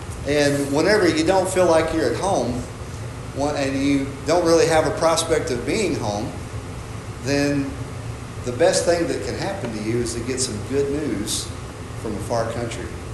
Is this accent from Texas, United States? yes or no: yes; Texas, United States; I was the only guy that was not from Arkansas. Here I come from Texas.